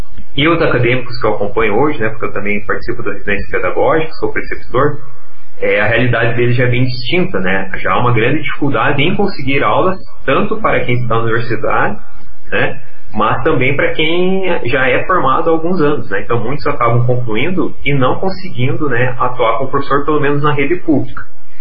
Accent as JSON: {"language": "Portuguese", "town": "Laranjeiras do Sul", "region": "Paraná", "country": "Brazil", "tie": "born or raised there", "said": "Eu sou natural de Laranjeiras do Sul e uma cidade próxima ali, Rio Bonito de Iguaçu, tinha várias escolas de assentamento, né, em assentamento."}